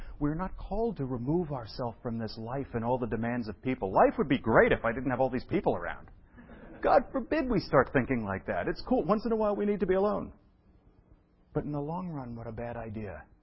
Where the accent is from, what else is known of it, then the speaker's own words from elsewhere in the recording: New York City, New York, United States; When I was a kid, growing up in New York, it was fun because Chinatown.